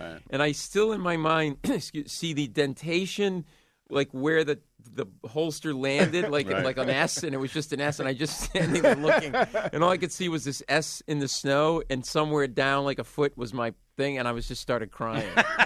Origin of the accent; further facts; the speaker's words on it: Rhode Island, United States; now in New York City, United States; no. I grew up in Rhode Island.